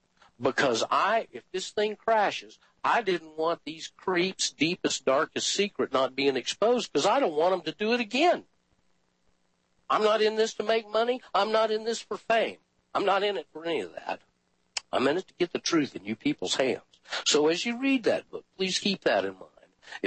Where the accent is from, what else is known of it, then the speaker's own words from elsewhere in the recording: Atlanta, Georgia, United States; and I was from Atlanta and knew a whole bunch of those people that he knew about, some of the old-timers.